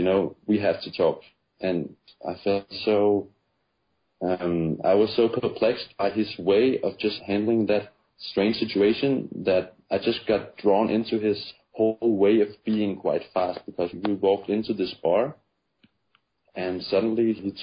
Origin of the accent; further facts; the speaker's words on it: Denmark; I'm from Denmark, by the way. I'm from Denmark.